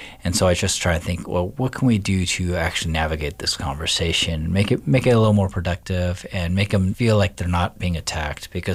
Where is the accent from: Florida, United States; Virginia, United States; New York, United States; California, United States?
California, United States; San Diego; born there; And I was like, well, I was born in San Diego.